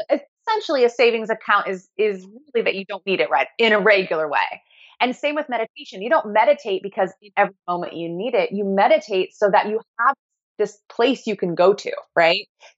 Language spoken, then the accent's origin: English; Kansas City, United States; there's a brand from my hometown, Kansas City, called Balance.